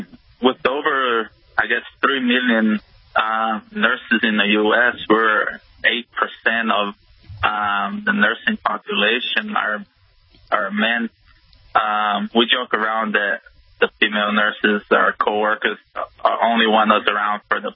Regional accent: Florida, United States; accent: Portuguese; Yes. I'm a Brazilian background, born and raised in South Florida, though.

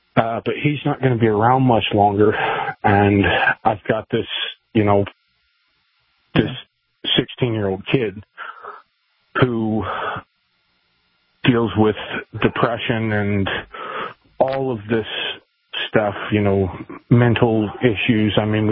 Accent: Kansas, United States; I grew up in Kansas.

